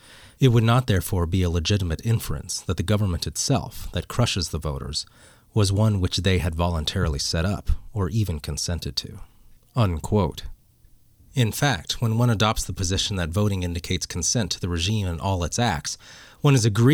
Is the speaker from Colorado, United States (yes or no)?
yes; Colorado, United States; In my home state of Colorado, all voting is by mailed paper ballots.